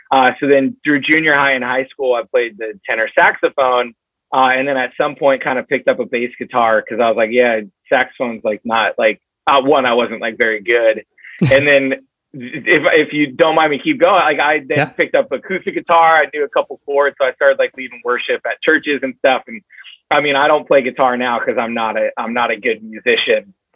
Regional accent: San Diego, California, United States; Growing up in San Diego is awesome, dude. I mean, and so we're up in North County, San Diego, and it's a rad place called, we're in Escondido, San Marcos area, and it's just like a nice little town.

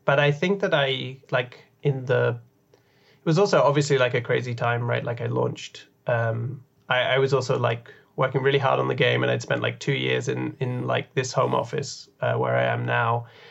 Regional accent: United Kingdom; I probably have like the horrible traits of being a British person and just being raised to suppress emotion at all costs

